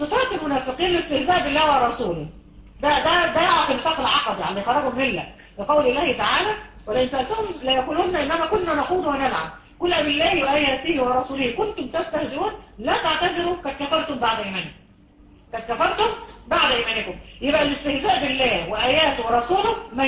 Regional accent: Egypt; او المشهور عندنا في مصر اللي هي مش عارفه تحول ابريل

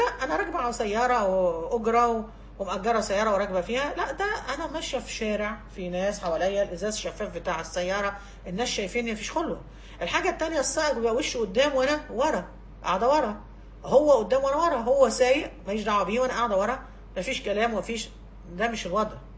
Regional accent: Cairo, Cairo Governorate, Egypt; عندنا في القاهرة في مصر

